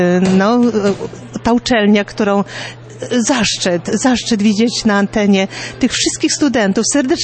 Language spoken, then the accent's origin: Polish; Podlaskie Voivodeship, Poland; Właśnie tu pani pozdrawia z Brańska, też jesteśmy z okolic tych, to nasze rodzinne strony.